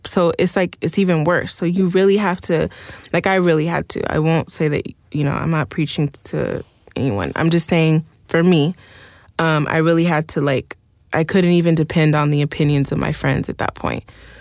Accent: Oxnard, California, United States; like the first time I freaked where I grew up in Oxnard, there was like this skating rink.

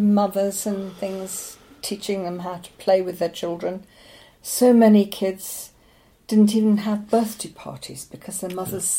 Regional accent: Bristol, South West England, United Kingdom; Bristol is where I come from. And I went to school in Bristol. I went to Clifton High School in Bristol.

